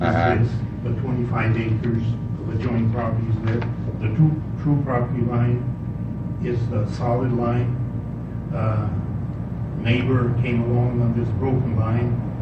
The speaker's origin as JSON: {"language": "English", "town": "Lebanon", "region": "Oregon", "country": "United States", "said": "from Lebanon, Oregon."}